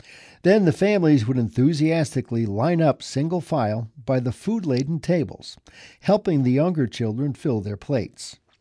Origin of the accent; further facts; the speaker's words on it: Felida, Washington, United States; I grew up in Philita and Hazel Dell, rural communities near Vancouver, Washington.